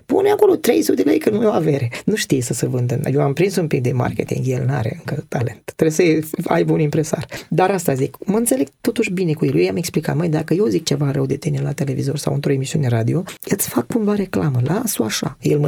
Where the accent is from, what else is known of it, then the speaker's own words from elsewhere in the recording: Piatra Neamț, Neamț County, Romania; accent: Moldovan; now in Constanța, Romania; eu sunt moldovean din Piatra Neamț și acum se simte accentul. Stau eu în Constanța, dar ești jumie-juma. Unii îmi zic, ești moldovean, că te-am prins, ai accent.